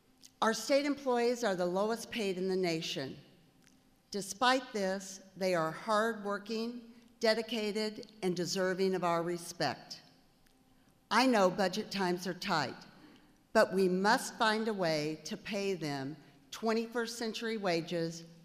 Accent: Nevada, Missouri, United States; I am from Nevada in the southwest corner of the state.

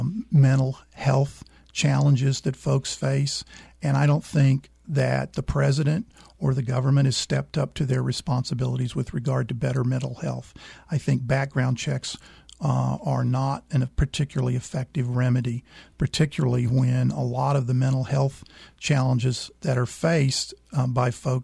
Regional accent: Texas, United States; I worry because I come from the Beaumont-Port Arthur region of Texas.

